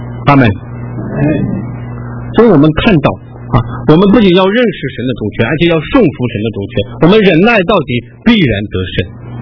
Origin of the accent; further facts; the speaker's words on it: China; 也颠覆了我们中国人的观念。我们中国人观念做君王的那是高高在上享受一切荣华富贵